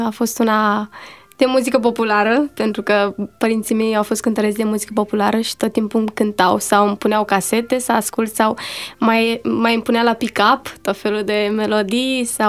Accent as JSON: {"language": "Romanian", "town": "Târgu Jiu", "region": "Gorj County", "country": "Romania", "tie": "born there", "said": "M-am născut în Târgu Jiu, județul Gorj, în anul 1988, în luna a treia."}